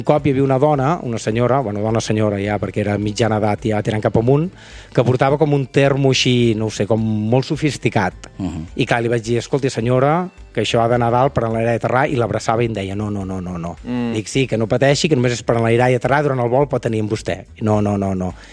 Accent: Terrassa, Catalonia, Spain; Jo soc de Terrassa.

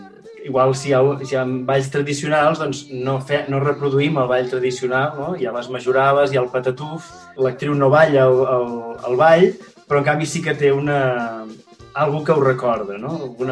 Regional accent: Ullastrell, Catalonia, Spain; now in Terrassa, Spain; ara sóc de Terrassa, bueno, sóc d'Ullastrell, però fa 10 anys que visc aquí a Terrassa

